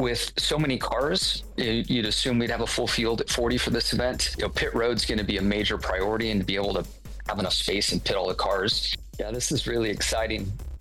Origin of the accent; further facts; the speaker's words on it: El Cajon, California, United States; You know, growing up in El Cajon, watching it develop and change so much, and watching El Cajon Speedway sadly go away